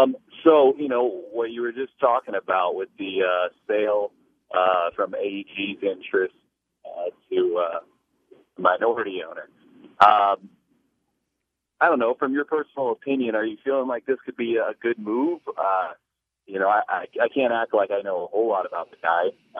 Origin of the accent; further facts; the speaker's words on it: Columbus, Ohio, United States; I grew up in Columbus, Ohio, so I grew up a Crew fan.